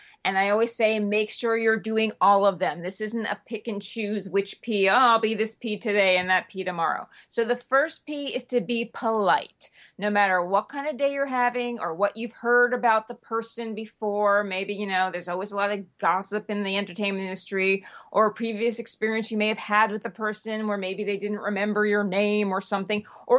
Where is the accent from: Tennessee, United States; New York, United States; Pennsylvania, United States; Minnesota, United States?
New York, United States; Leave earlier, because as a New Yorker, I was brought up that what on time actually means is early.